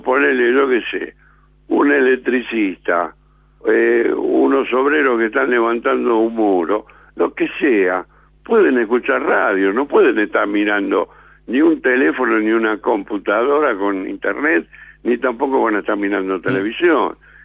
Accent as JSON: {"language": "Spanish", "town": "Ranelagh", "region": "Buenos Aires Province", "country": "Argentina", "tie": "born or raised there", "said": "Que yo lo escuchaba cuando era pibe, acá viviendo en Ranela"}